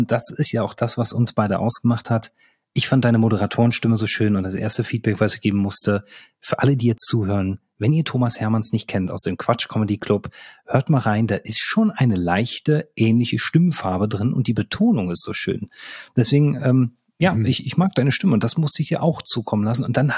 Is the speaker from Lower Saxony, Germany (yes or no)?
no; Berlin, Germany; ich komme aus Berlin.